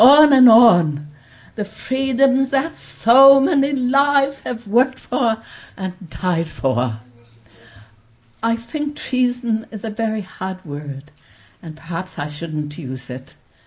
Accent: United States; As American, that is my favorite thing, the fact that we can hash it out peacefully and each come to a better understanding which will inform the way we think and the way we vote.

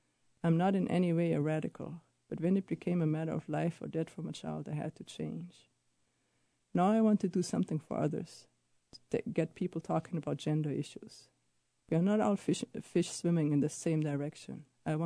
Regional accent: Germany; English is a second language; You know, I have an accent. I'm from Germany.

